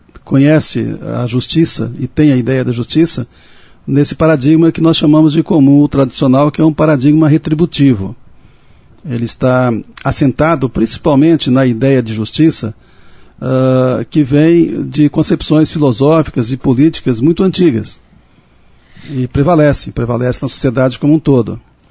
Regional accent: Maringá, Paraná, Brazil; Eu fiz a graduação em Direito aqui em Maringá. Eu sou natural de Maringá.

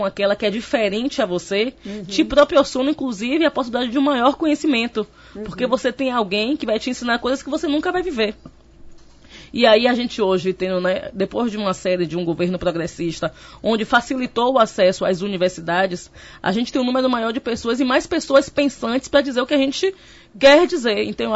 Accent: Bahia, Brazil; porque eu sou baiana, então lá na Bahia a gente tem o humor como característica nata

